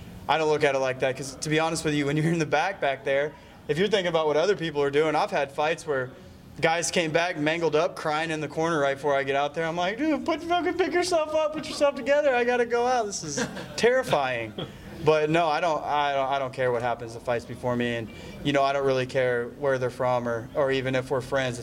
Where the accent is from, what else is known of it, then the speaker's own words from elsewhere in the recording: Texas, United States; Well, I'm from Texas, training in Florida